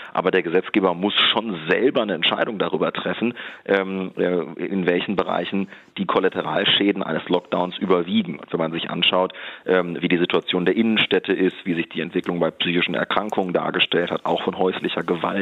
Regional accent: Lower Saxony, Germany; so beispielsweise in Niedersachsen, wo ich herkomme.

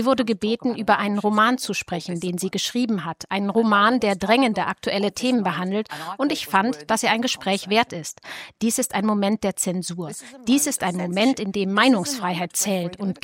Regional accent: Palestine; Egal, was wir hier als Palästinenser durchmachen

